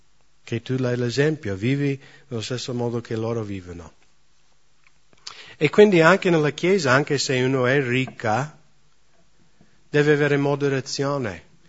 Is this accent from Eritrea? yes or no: no; United States; Italian is a second language; also born or lived in India; io sono americano